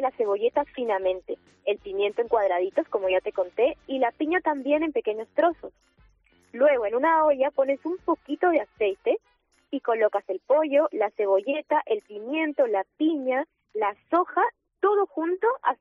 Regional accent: Lima, Peru; now in Madrid, Spain; Bueno, yo soy de Perú, yo nací en Lima, Perú, y actualmente vivo en Madrid.

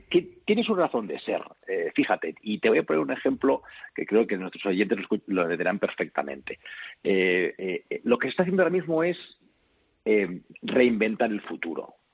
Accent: Spain; ya como español, como de país

